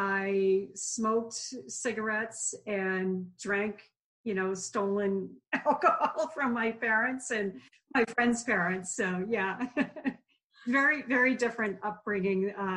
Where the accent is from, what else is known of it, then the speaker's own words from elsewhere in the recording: Hopkinton, Massachusetts, United States; But I grew up 26 miles from Boston in Hopkinton. And Hopkinton back in the day was this little cow town.